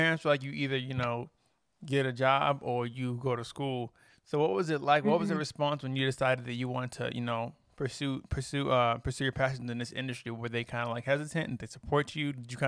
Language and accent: English; Texas, United States; I'm from Texas, so like the Alabama